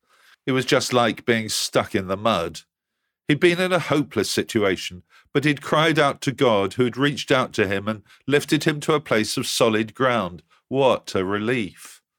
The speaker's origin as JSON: {"language": "English", "town": "Westcliff-on-Sea", "region": "East of England", "country": "United Kingdom", "tie": "born or raised there", "said": "I was born and brought up in Westcliff-on-Sea in Essex, which is on the Thames estuary. As a boy, I loved exploring the coast, which is well known for its generous expanses of mud."}